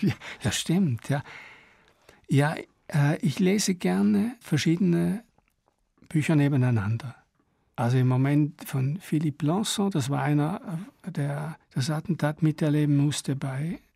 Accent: St. Gallen, Switzerland; accent: St. Gallen German; first language Swiss German; German is a second language; Ja, das ist St. Gallerdeutsch und St. Gallerdeutsch ist nicht die beliebteste Mundart in der Schweiz.

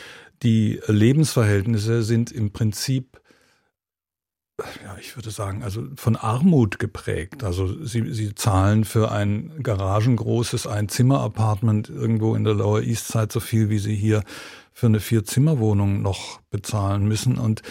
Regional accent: West Germany, Germany; ich komme aus dem Westen. Ich habe auch vor der Maueröffnung in Berlin gelebt.

